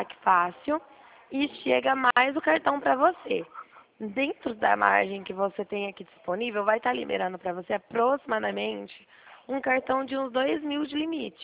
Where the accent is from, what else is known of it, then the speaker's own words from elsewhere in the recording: Dracena, São Paulo, Brazil; Eu sou de Dracena, tá?